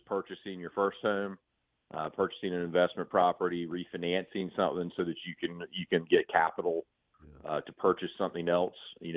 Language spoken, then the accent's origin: English; Moncks Corner, South Carolina, United States; also born or lived in Charleston; Well, I grew up in Charleston. I'm from Monk's Corner.